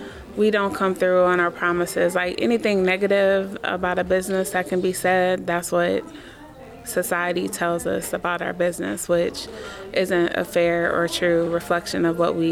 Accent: Milwaukee, Wisconsin, United States; I'm from Milwaukee. I grew up in the Sherman Park neighborhood. I currently live in the historic Cold Spring Park neighborhood

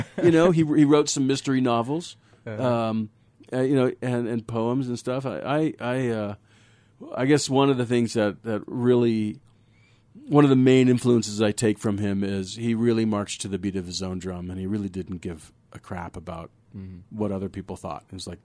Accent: Austin, Texas, United States; I grew up in Austin. Yeah, cool. It's true. Yeah. Yeah. I'm, you know, an officially endorsed Texas Jew boy from … himself, you know?

